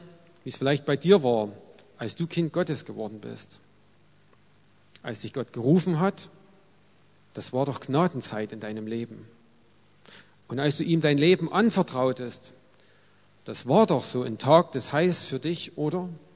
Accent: Annaberg, Saxony, Germany; Ich komme aus Annaberg, bin verheiratet, wir haben 3 Kinder

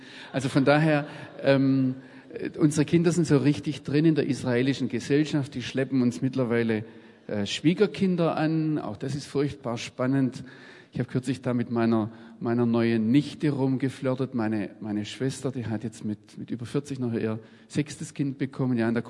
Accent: Baden-Württemberg, Germany; ich bin im Schwarzwald aufgewachsen, habe dann Theologie studiert

